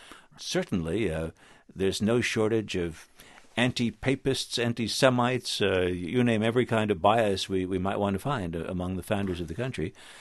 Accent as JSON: {"language": "English", "region": "New York", "country": "United States", "lives_now": "Virginia, United States", "said": "I admit that when I moved south from New York for the first few years, it struck me as truly strange. Like everybody else in Virginia, I've come to just accept it as part of the landscape."}